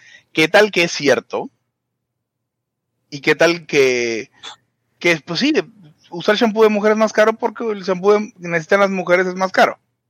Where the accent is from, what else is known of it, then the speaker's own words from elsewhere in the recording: Venezuela; Porque yo cuando era niño en Venezuela, en el 90, en el 80 y pico, esos productos no existían.